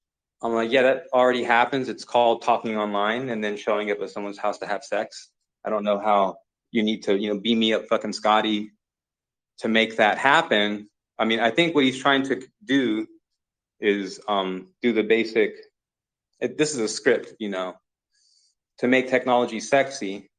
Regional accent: California, United States; So I'm from California. When I look west, I'm looking at Japan.

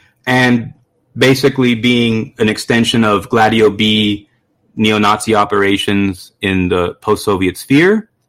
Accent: United States; I'm a mix of all kinds of things. I'm an American

